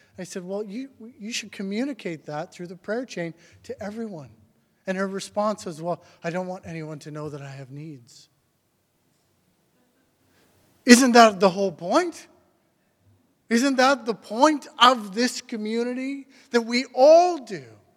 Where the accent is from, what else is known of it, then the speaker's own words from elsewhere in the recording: Saskatchewan, Canada; and I grew up in Saskatchewan when I was a kid.